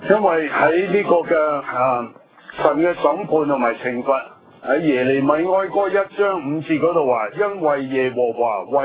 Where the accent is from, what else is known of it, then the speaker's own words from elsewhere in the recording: China; 就好似我哋中国人讲话天下。天下呢其實就是中國啦、我哋形容為中國